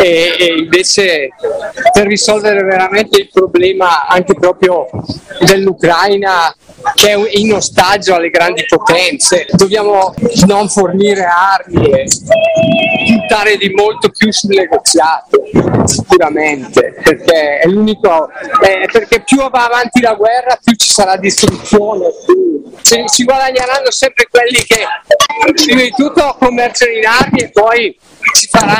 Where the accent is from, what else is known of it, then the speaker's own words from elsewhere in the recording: Varese, Lombardy, Italy; Vengo da Varese, un paesino vicino al Lago Maggiore.